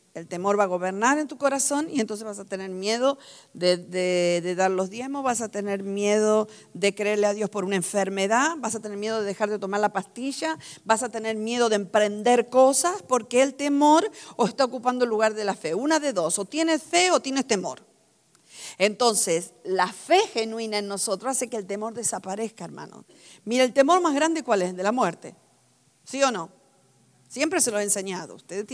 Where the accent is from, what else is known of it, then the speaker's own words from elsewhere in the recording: Argentina; Ya hemos pasado por experiencias como esas en mi país. Mi país es un país muy incierto.